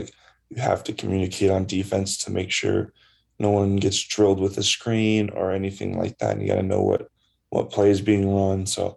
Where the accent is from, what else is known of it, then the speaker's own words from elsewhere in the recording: Spokane, Washington, United States; Oh, I've been a Gonzaga fan my whole life, growing up in Spokane.